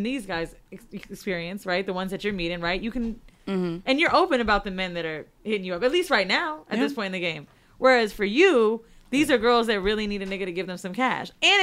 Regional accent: Florida, United States; We're both from Florida.

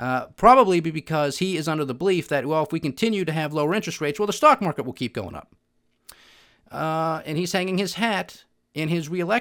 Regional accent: United States

